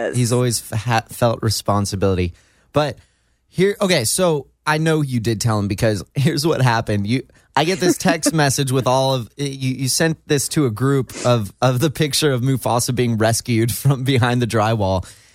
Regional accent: Mission Viejo, California, United States; they all live in the house we grew up in Mission Viejo

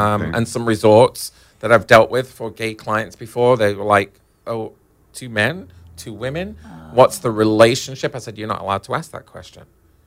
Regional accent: Manchester, North West England, United Kingdom; now in United States; I found it 100 times more accepting here in Southern California than where I grew up in Manchester.

